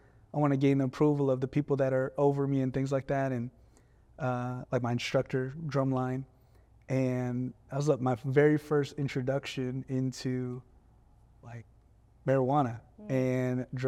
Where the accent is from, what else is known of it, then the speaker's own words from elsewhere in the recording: California, United States; man, I'm a Filipino American. Yep. I grew up in California to a mom and dad who had moved from the Philippines here